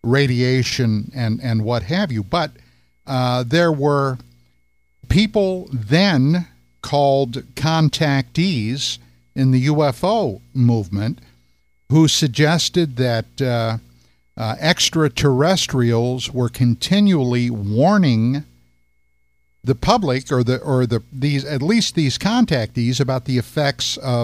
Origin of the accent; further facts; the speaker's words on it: Pennsylvania, United States; You know, in forbidden archaeology, there was one out-of-place thing that was discovered in my home state of Pennsylvania, I believe near Philadelphia.